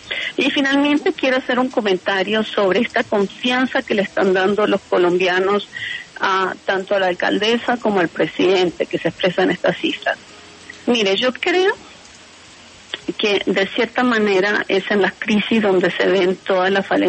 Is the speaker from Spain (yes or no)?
no; Uruguay; born there; en mi país de nacimiento, en Uruguay